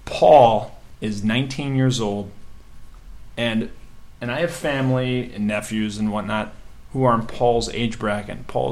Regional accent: St. Louis, Missouri, United States; And now I'm from St. Louis, but Jeff, you are from here.

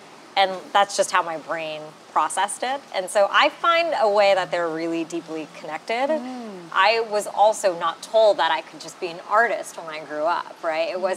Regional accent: United States; was so beautiful to sort of learn about my culture, my heritage, where I had come from, especially growing up in America.

